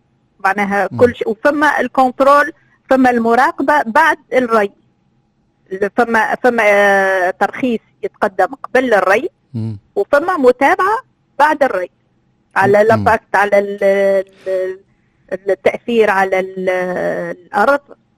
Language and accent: Arabic; Tunisia; ومعناها هذه الأنواع اللي موجودة عندنا في تونس